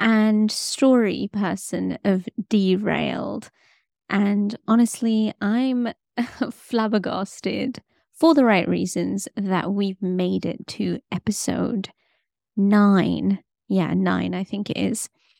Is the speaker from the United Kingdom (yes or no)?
yes; United Kingdom; What's also been a huge learning curve is writing American English dialogue as a British person.